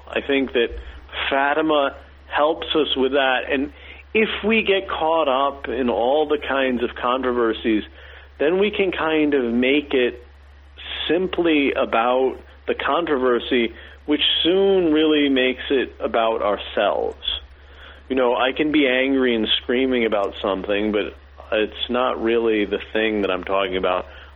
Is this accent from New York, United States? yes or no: yes; Albany, New York, United States; born there; Where I was born in Albany, New York, that was a place where a very famous preacher of the rosary was led by the Holy Spirit.